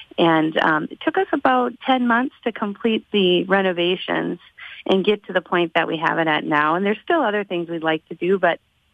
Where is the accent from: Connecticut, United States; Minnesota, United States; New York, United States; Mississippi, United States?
Minnesota, United States; Willmar; We're originally from the Willmar, Minnesota area